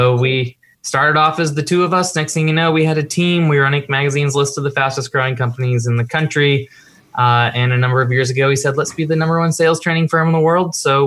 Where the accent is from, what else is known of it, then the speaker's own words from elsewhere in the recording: Peabody, Massachusetts, United States; I grew up in lovely Peabody, Massachusetts.